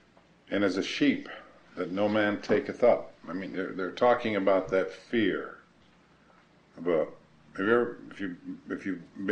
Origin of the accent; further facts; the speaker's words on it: Minnesota, United States; born there; I hadn't seen the house that I was born in Minnesota.